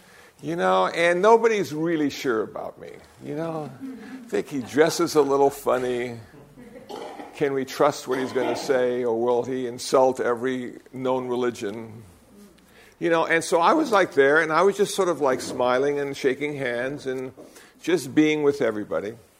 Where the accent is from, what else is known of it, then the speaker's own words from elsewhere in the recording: Iowa, United States; born there; I said, but you know, I was born in Iowa. You know, English works well for me.